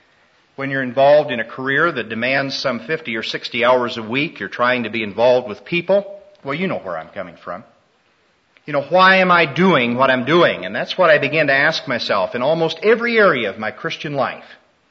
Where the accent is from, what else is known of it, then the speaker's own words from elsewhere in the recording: Smith Center, Kansas, United States; Danny mentioned I'm from Smith Center, Kansas. How many of you know where that metropolitan center population up in north central Kansas really is?